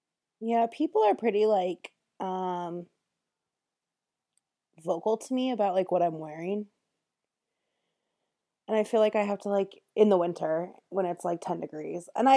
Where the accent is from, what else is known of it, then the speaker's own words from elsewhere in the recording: California, United States; I'm from Southern California, but I don't have to justify anything.